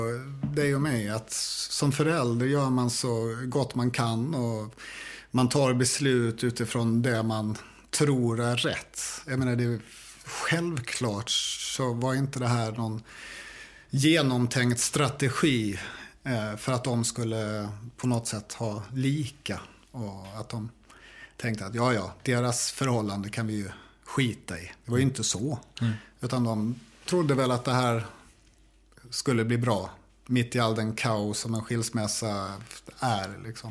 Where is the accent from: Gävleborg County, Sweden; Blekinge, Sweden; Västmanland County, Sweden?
Blekinge, Sweden; Karlshamn; born or raised there; also born or lived in Stockholm